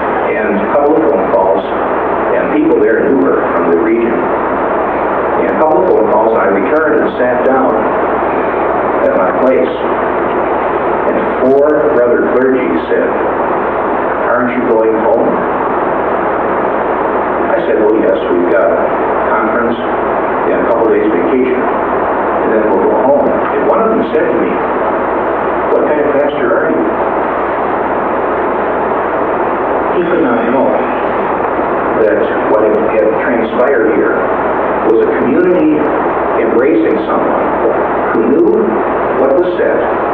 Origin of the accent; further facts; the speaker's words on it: Flint, Michigan, United States; I grew up in Flint, Michigan